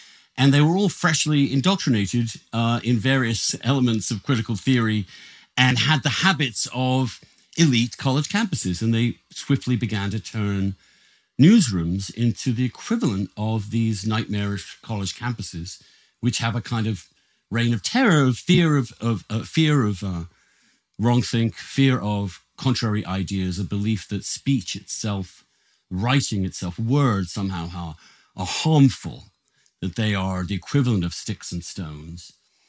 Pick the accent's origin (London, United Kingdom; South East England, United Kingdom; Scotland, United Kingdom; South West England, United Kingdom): South East England, United Kingdom; East Grinstead; I grew up and in East Grinstead in Sussex.